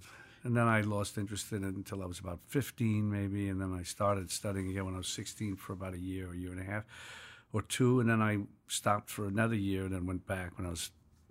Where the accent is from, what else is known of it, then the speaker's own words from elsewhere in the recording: New York City, New York, United States; born there; Yeah, I mean, I was born in New York City in 1943 in a village.